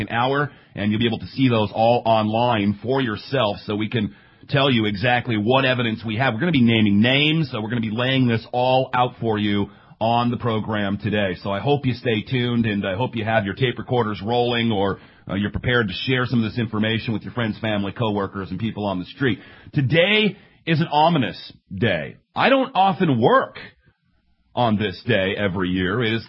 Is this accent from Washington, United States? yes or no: yes; Seattle, Washington, United States; Growing up in Seattle, my hometown boy